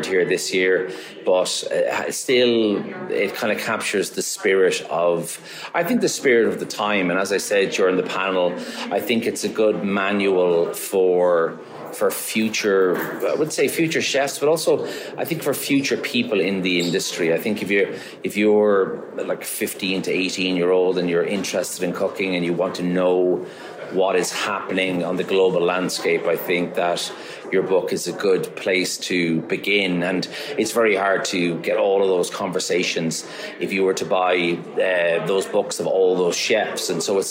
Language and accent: English; Maynooth, Leinster, Ireland; also born or lived in Dublin; now in Galway, Ireland; Yeah, I mean, I'm originally from Dublin. I grew up just outside at a place called Maynooth, and I traveled to Galway in 1999 for the summer.